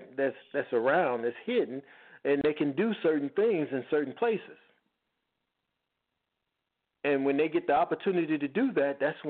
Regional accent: Chicago, Illinois, United States; when I was growing up in Cabrini, we didn't call the police when we had problems.

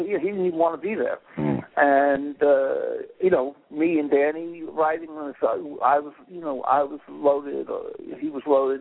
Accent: New York, United States; Corey was from New York, from Buffalo. I was from New York.

